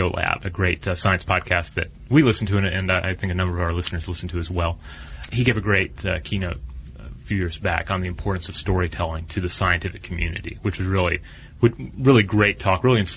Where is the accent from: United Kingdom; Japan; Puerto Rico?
Puerto Rico; Vega Baja; I grew up in Puerto Rico, and in my native town, Vega Baja, as a teen, I moved to a more isolated part of town near a farm close to the tree line of a jungle-like part of the island.